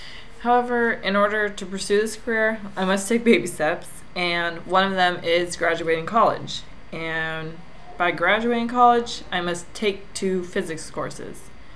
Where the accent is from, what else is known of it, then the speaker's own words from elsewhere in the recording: San Carlos, California, United States; now in San Diego, United States; I am from San Carlos, California, which is near San Francisco. And I've been living down here in San Diego for the past 2 years